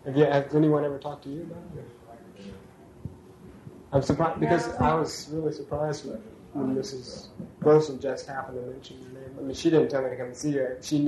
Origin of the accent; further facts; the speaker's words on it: Tulsa, Oklahoma, United States; born there; Yeah, I was born in Tulsa right when those people were in the hospital.